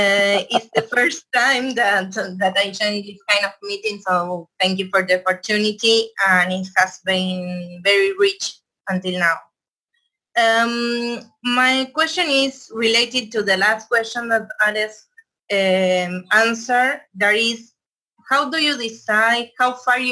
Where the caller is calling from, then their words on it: Argentina; I'm calling from Argentina right now.